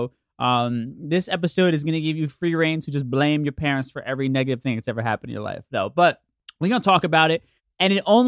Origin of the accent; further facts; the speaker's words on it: United States; born there; I am 100% Puerto Rican, but I was born here in the States.